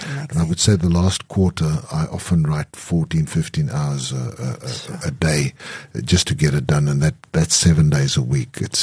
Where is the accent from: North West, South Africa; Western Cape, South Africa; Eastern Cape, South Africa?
North West, South Africa; Klerksdorp; born or raised there